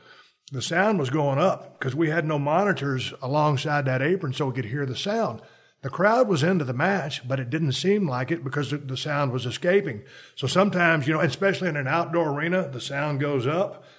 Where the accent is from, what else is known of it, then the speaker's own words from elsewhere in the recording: Texas, United States; we're the same age and I grew up in South Texas and wrestling was very regional back in the day.